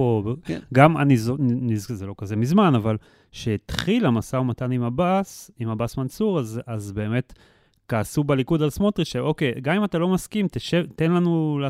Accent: Haifa, Haifa District, Israel; אני גדלתי בחיפה, הכרתי אותו מגיל צעיר יחסית

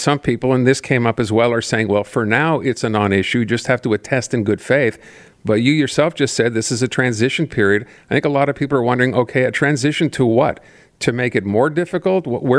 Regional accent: Quebec, Canada; I will tell you that as an Anglophone, as an English-speaking Quebecer

